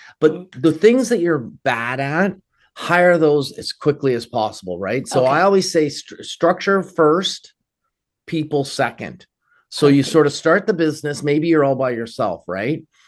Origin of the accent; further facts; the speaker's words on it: Canada; moved away as an adult; now in United States; I'm formerly Canadian and born, bred, spent my whole life in Canada, but I'm now working in Florida.